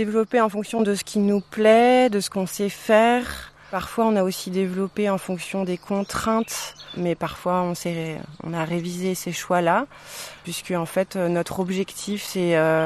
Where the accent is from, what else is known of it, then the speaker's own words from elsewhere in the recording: Paris, Île-de-France, France; Moi, je viens de Paris